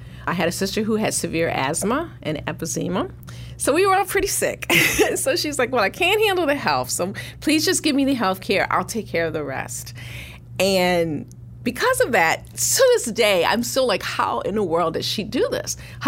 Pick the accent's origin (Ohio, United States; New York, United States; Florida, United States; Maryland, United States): Maryland, United States; Baltimore; because I'm from Baltimore, raised by my grandmother, very frugal.